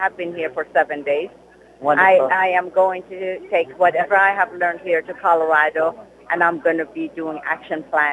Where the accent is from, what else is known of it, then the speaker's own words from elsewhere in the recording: Iran; now in United States; Yes, originally I was born and raised in Iran, and I came for American dream over here